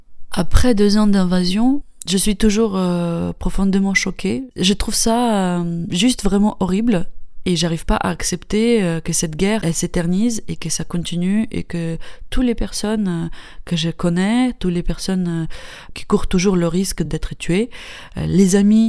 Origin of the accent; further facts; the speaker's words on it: Horodok, Khmelnytskyi Oblast, Ukraine; now in France; J'ai grandi en Ukraine, dans une petite ville qui se trouve plus vers l'ouest du pays, qui s'appelle Horodok, dans la région de Khmelnytsky. Cela fait 13 ans que je suis en France. Je suis arrivée en Bretagne en septembre 2010.